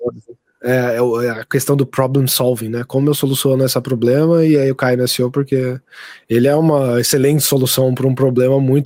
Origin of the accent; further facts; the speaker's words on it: São José dos Campos, São Paulo, Brazil; foi aí que eu também transitei de sair de São José dos Campos, né? Onde era minha cidade natal mesmo, para São Paulo